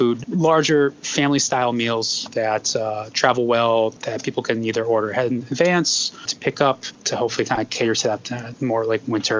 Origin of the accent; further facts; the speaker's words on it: Northampton, Massachusetts, United States; We're from Northampton, and it's almost feels like Amherst at the time when we were kids was like never land over there.